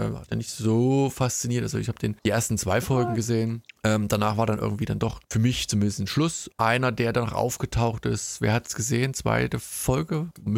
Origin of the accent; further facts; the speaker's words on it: Leipzig, Saxony, Germany; Ich fand als Leipziger besonders interessant